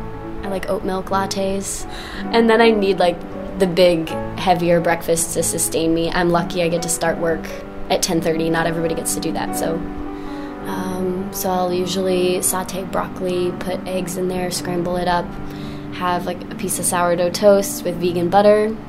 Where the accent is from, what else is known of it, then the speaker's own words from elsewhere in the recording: the South, United States; moved away; I grew up in the South, so I always ate a lot as a kid. And then when I moved away from home here with the ballet and everything